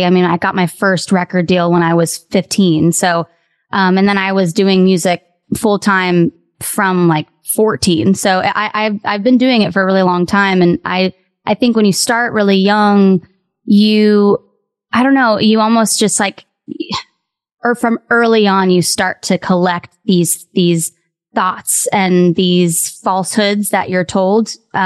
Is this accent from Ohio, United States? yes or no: no; West Palm Beach, Florida, United States; I pivoted to pop punk when it was kind of taking off in my hometown of West Palm.